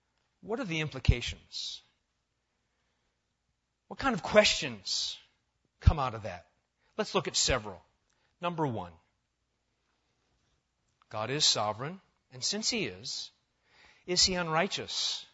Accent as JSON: {"language": "English", "country": "United States", "said": "And I remember asking stupidly as an American"}